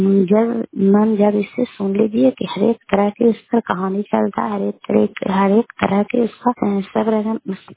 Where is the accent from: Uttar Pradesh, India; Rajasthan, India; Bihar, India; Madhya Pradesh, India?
Bihar, India; Kalyanpur; कल्याणपुर वाली वेलसी पंचायत प्रखंड चंदी जिला ललंदा का निवासी हूँ।